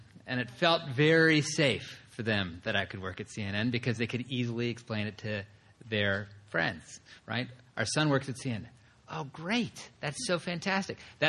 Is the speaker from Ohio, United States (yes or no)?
no; Washington, District of Columbia, United States; so I grew up in Washington, D.C., and ended up going down to school at Duke University.